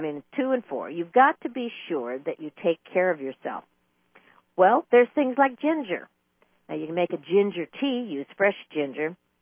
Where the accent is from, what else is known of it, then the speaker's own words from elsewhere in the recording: California, United States; Even though I grew up in California, it was just, we had so much fruit, so many different varieties of fruit.